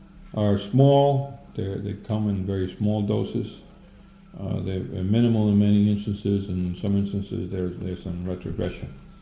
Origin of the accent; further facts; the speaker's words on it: Puerto Rico; How this country sees Puerto Ricans, I think for the most part we're still seen in a very, very poor light.